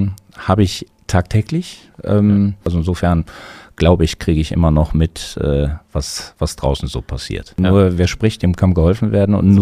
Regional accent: Münster, North Rhine-Westphalia, Germany; born there; kommen ja gebürtig aus Münster, wir sind ja mit der Familie in Düsseldorf.

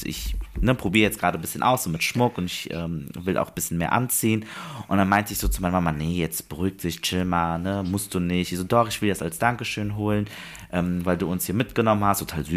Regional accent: Bonn, North Rhine-Westphalia, Germany; Also ich komme aus Bonn

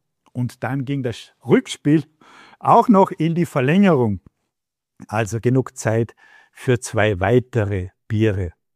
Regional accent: Salzburg, Austria; born there; die Mannschaft meiner Geburtsstadt Salzburg

